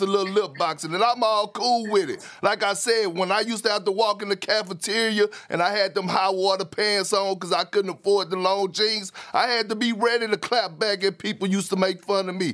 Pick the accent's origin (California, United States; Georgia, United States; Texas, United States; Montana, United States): Texas, United States; Beaumont; I grew up in Beaumont, Texas